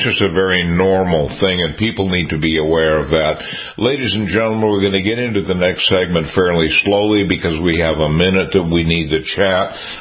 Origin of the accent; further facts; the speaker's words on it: Seattle, Washington, United States; I was born and raised in Seattle, Dr. Lieberman, and I want to say that the city is not the city that I grew up in.